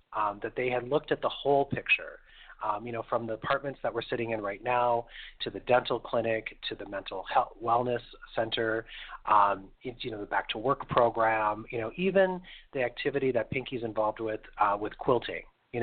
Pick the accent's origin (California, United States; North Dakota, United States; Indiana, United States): North Dakota, United States; I grew up in North Dakota, and so, you know, my perspective, my worldview was very much shaped by, you know, being a young gay man living, you know, on a prairie, essentially